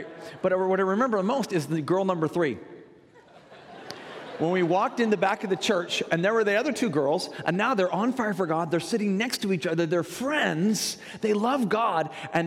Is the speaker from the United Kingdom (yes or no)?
no; California, United States; now in Texas, United States; Now, I live in Texas, but I haven't always. You probably tell by the way I talk. I grew up in California, and we live near Tyler, Texas.